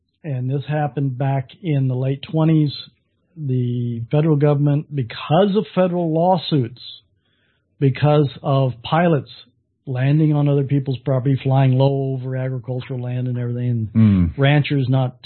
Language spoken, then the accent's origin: English; Texas, United States; I tell him I'm a Texan.